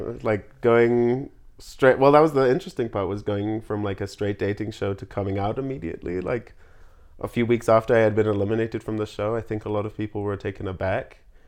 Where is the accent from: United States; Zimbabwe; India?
Zimbabwe; Harare; I'm from Harare, Zimbabwe. So that's in Africa. Most people think that's part of South Africa. And it's like, no, it's a whole separate country. So Zimbabwe, just from the capital and the capital city there.